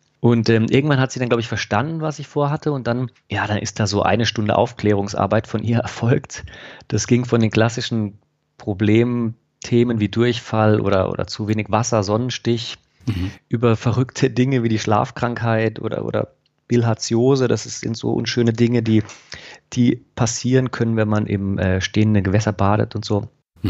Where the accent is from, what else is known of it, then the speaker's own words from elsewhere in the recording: Freiburg, Baden-Württemberg, Germany; Ich bin da extra in meiner Heimat in Freiburg in ein Geschäft gegangen